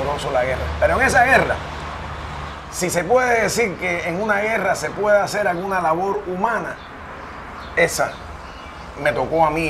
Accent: Cuba; born there; yo soy un nacional de Cuba que nací aquí

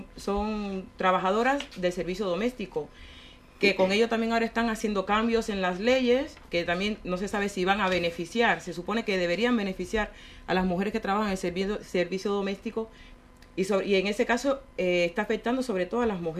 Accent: Cuba; mujeres negras, somos seis mujeres mestizas, seis mujeres caribeñas, y por lo tanto somos mujeres inmigrantes que estamos en este país de acogida, y sobre todo, por encima de todo, somos seis mujeres cubanas.

